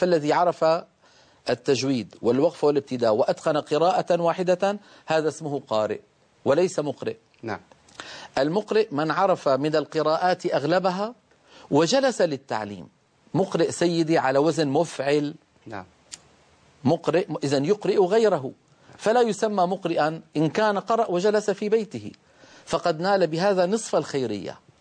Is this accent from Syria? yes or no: yes; Damascus, Damascus Governorate, Syria; فإن أسانيدنا في بلاد الشام وأنا من دمشق